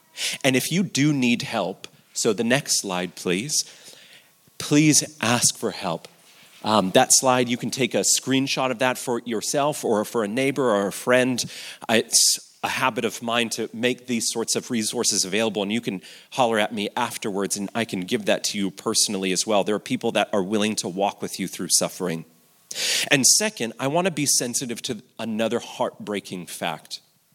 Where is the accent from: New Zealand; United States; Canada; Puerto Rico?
Canada; I'm from Canada, so I felt even more at home because it was a little bit cold. It's very cold where I'm from.